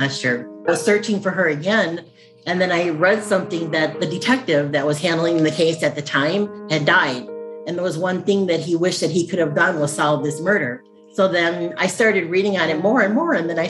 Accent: Chicago, Illinois, United States; moved away as an adult; now in California, United States; I was born and raised in Chicago, and I didn't move to California until the late 90s.

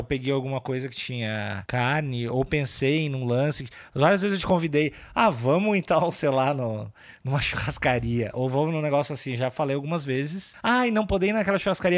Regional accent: Rio Grande do Sul, Brazil; A gente é gaúcho, né? A gente é gaúcho também, né?

